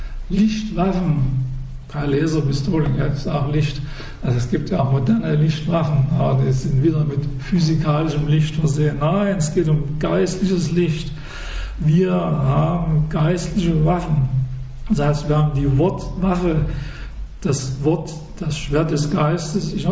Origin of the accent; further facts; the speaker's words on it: East Germany, Germany; Ich hätte gern jemand anders, weil ich komme aus dem Osten, gell?